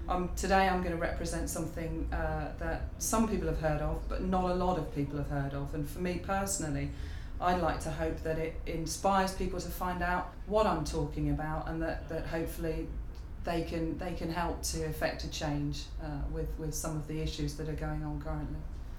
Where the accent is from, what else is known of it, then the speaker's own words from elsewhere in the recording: Greens Norton, East Midlands, United Kingdom; My birthday is 4462, which makes me a very nice age. And I come from Toaster, which is a village near Toaster called Greens Norton.